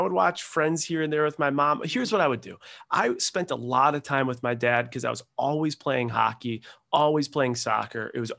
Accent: Buffalo, New York, United States; born there; I was born in Buffalo, New York

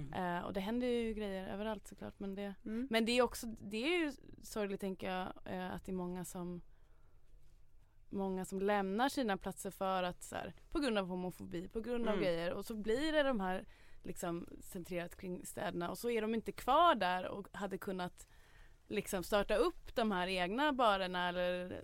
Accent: Stockholm, Stockholm County, Sweden; Och jag är uppvuxen i Stockholm, men massa kompisar som är liksom uppvuxna på mindre orter så här.

